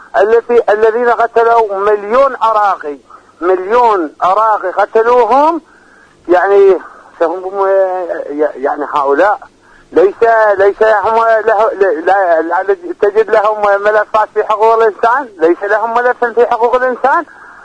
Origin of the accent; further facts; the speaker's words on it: Khuzestan, Iran; ولكن لا مكان للهلع والدلع أنا عندنا في خوزستان.